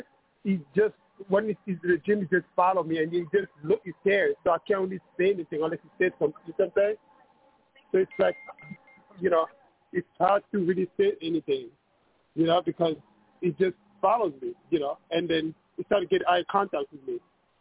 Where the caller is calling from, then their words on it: New York, United States; I'm calling from New York.